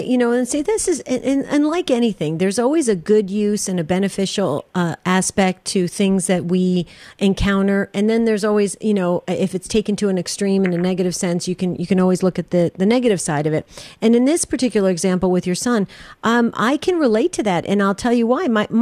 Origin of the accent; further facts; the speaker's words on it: New Jersey, United States; Listen, I'm from New Jersey. It's Galaga.